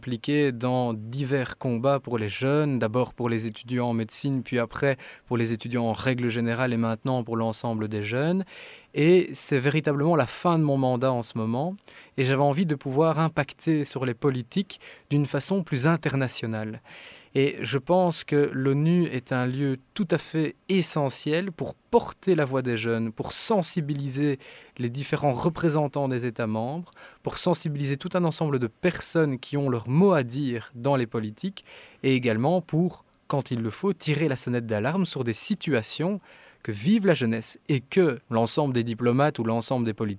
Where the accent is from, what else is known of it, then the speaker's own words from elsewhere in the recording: Belgium; avec des connaissances qui nous permettent en tant que Belges de faire deux choses.